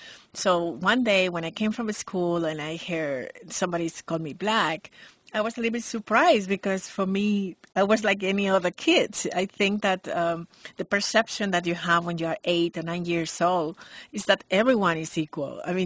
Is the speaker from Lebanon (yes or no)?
no; Spain; also born or lived in United States; I feel that I will not be real if I said I'm only from Spain, because I'm also very African and I really love to be from African roots. And at the same time, professionally, I grow in America and I love United States